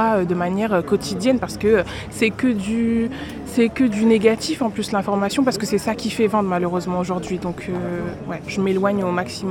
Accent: Arras, Hauts-de-France, France; on a grandi à Arras. On sait que c'est une ville très calme

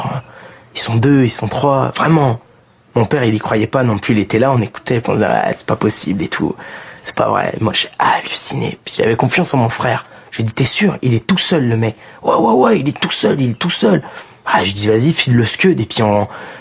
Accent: Lyon, Auvergne-Rhône-Alpes, France; j'ai 23 ans, je viens de Lyon.

